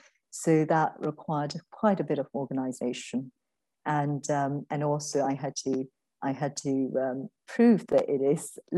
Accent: Ayeyarwady Region, Myanmar; English is a second language; I was born in Burma and I grew up in a small village called Jangin in the Irrawaddy Delta region. So, it's a sort of a rural area, a lot of farms, green fields

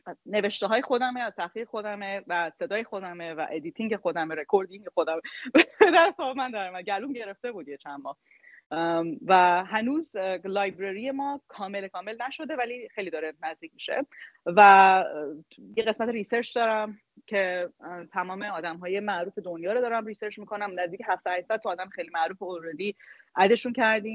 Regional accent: Iran; یه جورایی رفت به ما ایرانیام داره

